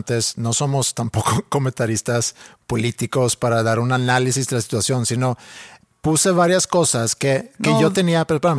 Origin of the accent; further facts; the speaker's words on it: Finland; Spanish is a second language; Como tú bien sabes, yo crecí en los 70s y 80s. Siendo pues prácticamente vecino de la Unión Soviética.